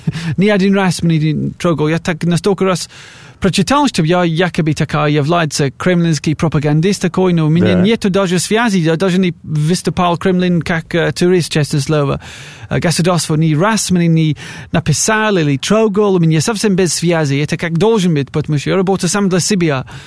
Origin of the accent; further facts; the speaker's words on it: United Kingdom; Russian is a second language; Но я из Великобритании